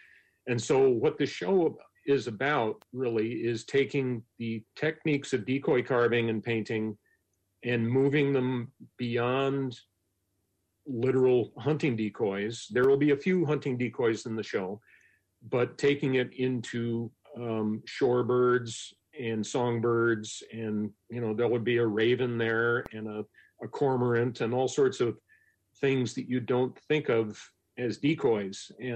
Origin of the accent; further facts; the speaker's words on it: East Coast, United States; now in Juneau, United States; Although I knew a little bit about decoys from growing up on the East Coast, when I lived here in Juneau